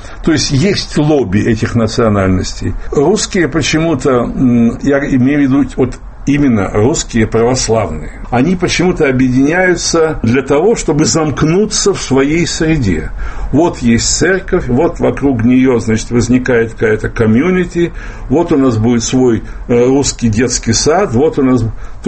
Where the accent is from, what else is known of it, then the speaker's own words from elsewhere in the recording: Moscow, Russia; Я думаю, что я больше москвич все-таки.